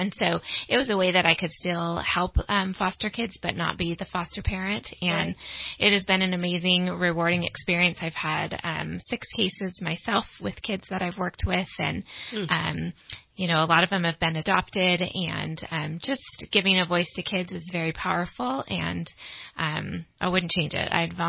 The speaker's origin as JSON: {"language": "English", "region": "California", "country": "United States", "lives_now": "Redding, United States", "said": "I'm originally from the Bay Area and volunteered in a crisis nursery in the Bay Area. And then when I got married, I moved up here to Reading"}